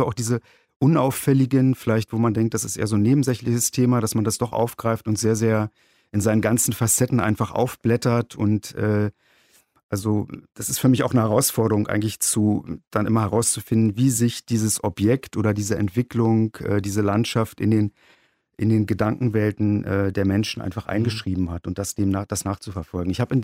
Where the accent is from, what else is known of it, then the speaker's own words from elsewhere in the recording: Berlin, Germany; Im schönen Bezirk Wedding. Als es noch nicht die Teilung gab zwischen Wedding und Gesundbrunnen.